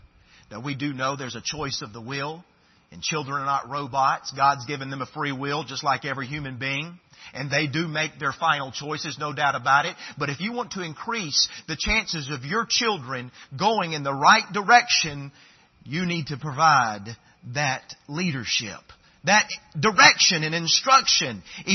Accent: the South, United States; I was raised in the South, amen?

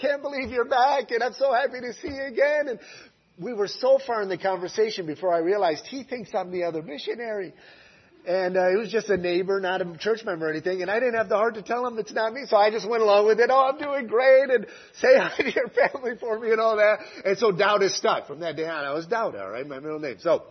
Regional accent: Saint-Louis, Senegal; I'll say, yes, I'm a son of Indar.

